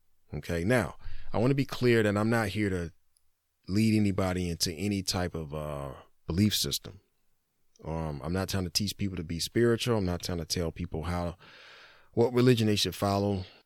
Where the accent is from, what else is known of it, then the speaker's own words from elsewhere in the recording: Detroit, Michigan, United States; born there; And I was born in Detroit, Michigan, USA. I was born in the 80s, so you can figure out my age from there, the early 80s. I'm a so-called foundational Black American.